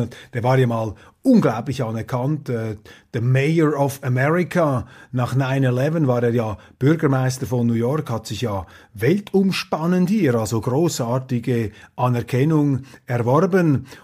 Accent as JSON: {"language": "German", "country": "Switzerland", "said": "Also mir fällt das auf als Schweizer."}